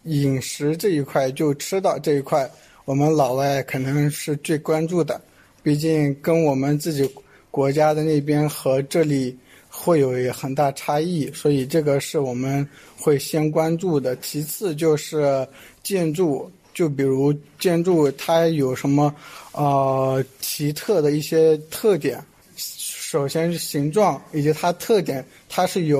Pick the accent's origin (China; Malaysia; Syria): Syria; Chinese is a second language; 我来自叙利亚，我今年是大四，东南大学的学生。